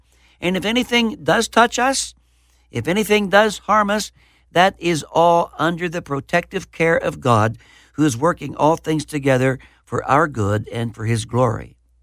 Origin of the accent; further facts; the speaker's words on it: Pennsylvania, United States; I can recall my home pastor taught me over 50 years ago when I was growing up in Fayette County, Western Pennsylvania.